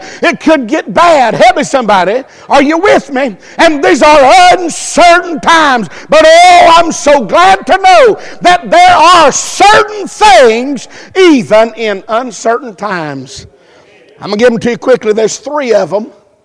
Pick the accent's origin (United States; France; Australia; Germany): United States; Alabama; Now, I don't know how y'all feel about that in South Carolina, but I'm from Alabama.